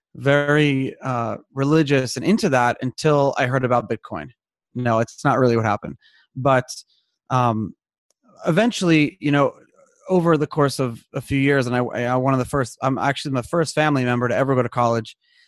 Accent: Brooklyn, New York, United States; I grew up in Brooklyn. Actually for 12 years, I went to like a very religious yeshiva, and I was supposed to actually become like a rabbi.

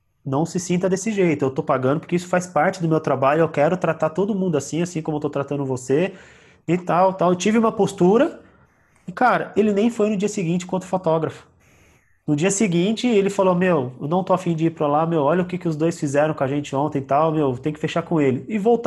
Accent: Mogi das Cruzes, São Paulo, Brazil; Não, sou de Mogi das Cruzes.

